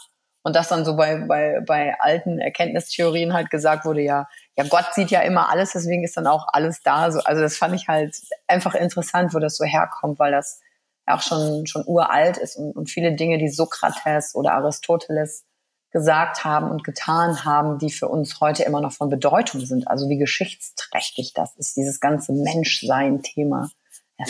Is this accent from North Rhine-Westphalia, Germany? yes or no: yes; Wuppertal, North Rhine-Westphalia, Germany; Und dann kommen wir aus Wuppertal